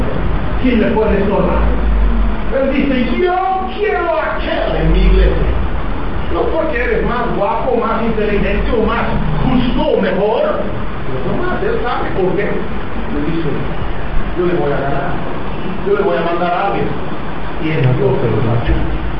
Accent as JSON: {"language": "Spanish", "country": "United States", "second_language": "Spanish", "said": "Los gringos estamos hablando español bien y ellos están hablando todo."}